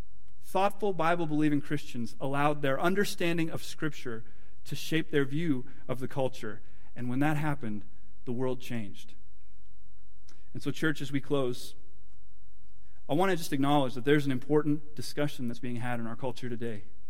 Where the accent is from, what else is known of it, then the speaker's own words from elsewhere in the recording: Canada; I'm still a man. My wife's still a woman. I'm still a Canadian